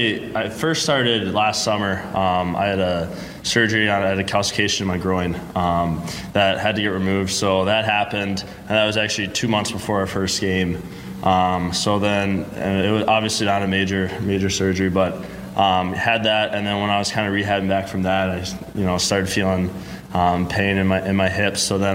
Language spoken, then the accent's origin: English; Naperville, Illinois, United States; I'm from Naperville. So I've known him for a long time.